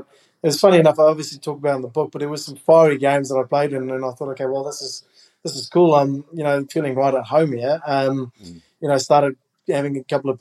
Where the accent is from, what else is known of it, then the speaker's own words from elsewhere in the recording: South Africa; as a kid growing up in South Africa, you watch the All Blacks with so much interest